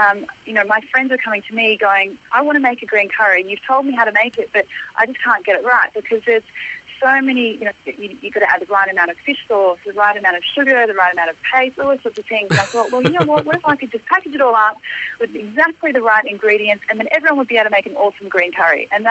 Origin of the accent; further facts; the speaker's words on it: Papua New Guinea; growing up in Papua New Guinea